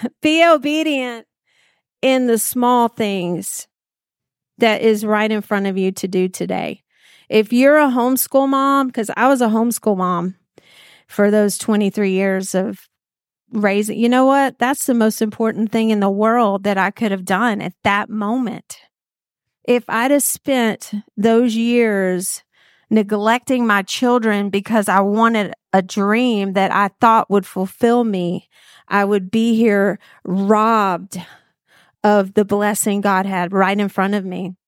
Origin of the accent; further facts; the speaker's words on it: Mobile, Alabama, United States; because I'm from Mobile, Alabama, and Integrity Music was in Mobile